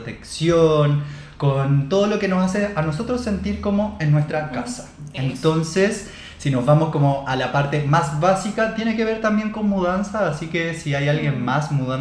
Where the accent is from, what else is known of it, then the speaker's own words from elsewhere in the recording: Los Andes, Valparaíso, Chile; now in Santiago, Chile; Pero me vine de Los Andes a Santiago.